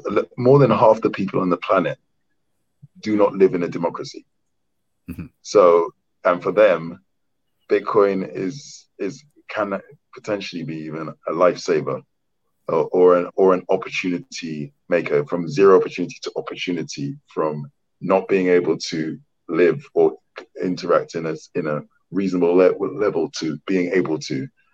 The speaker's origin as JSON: {"language": "English", "country": "Nigeria", "tie": "born there", "said": "when I was born in Nigeria, even in my first few years, one Naira, Nigerian Naira, the currency, was worth more than one US dollar."}